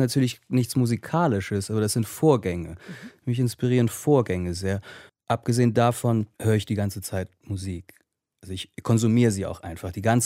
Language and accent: German; Bergedorf, Hamburg, Germany; in dem kleinen Vorort von Hamburg, wo ich aufgewachsen bin, Bergedorf